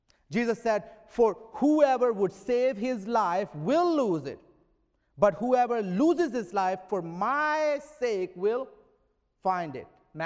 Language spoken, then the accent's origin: English; Pakistan; It is so interesting that growing up in Pakistan, almost every message that my father preached in his church contained the element of steadfast, stay focused, rejoice, endure, and wait for the Lord.